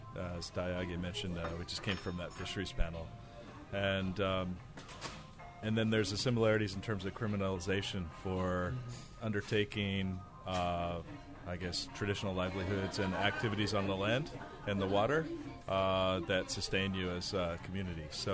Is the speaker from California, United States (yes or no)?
yes; Long Beach, California, United States; born there; And so I was born in Long Beach, California.